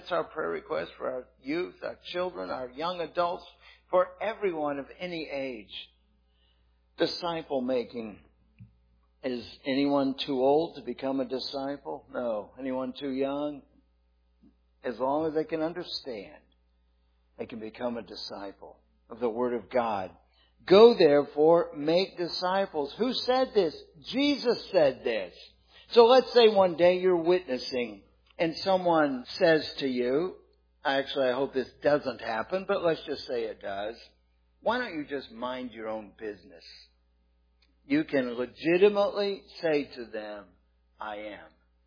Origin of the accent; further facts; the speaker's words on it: St. Petersburg, Florida, United States; A church that I grew up in St. Petersburg, Florida, did not have a baptistry.